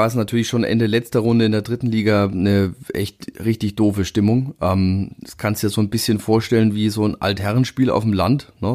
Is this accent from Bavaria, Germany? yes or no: yes; Würzburg, Bavaria, Germany; Es ist so gesehen der Verein aus meiner Heimatstadt.